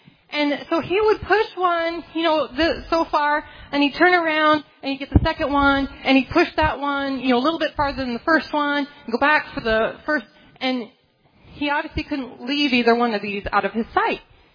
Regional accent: United States; And I said, I'm American.

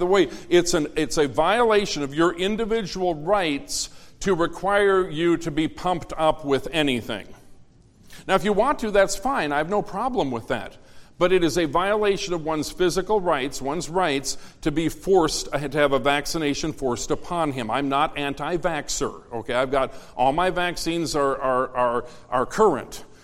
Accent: United States; Do you know why? I'm an American.

